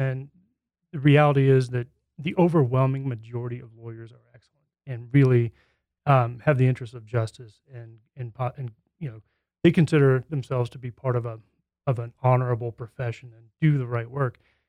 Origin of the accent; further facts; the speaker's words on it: Kansas, United States; now in Grand Junction, United States; I grew up in Kansas and went away to undergrad and came back to Kansas for law school, really intending to get into my family's business, which is small town newspapers.